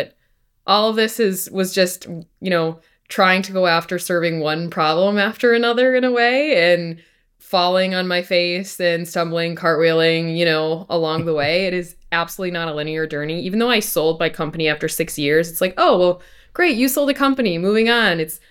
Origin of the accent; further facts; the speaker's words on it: Chicago, Illinois, United States; now in Dallas, United States; I was originally from Chicago, moved to Dallas just over a year ago, and it's been an awesome ecosystem to be a part of.